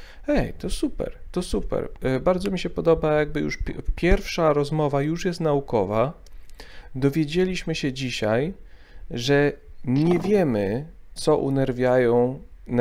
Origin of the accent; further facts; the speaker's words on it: Mrągowo, Warmian-Masurian Voivodeship, Poland; jako, że ja się wychowałem w Mrągowie